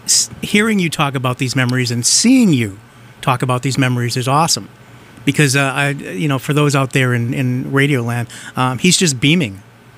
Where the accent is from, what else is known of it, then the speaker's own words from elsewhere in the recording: Haverhill, Massachusetts, United States; I grew up in Haverhill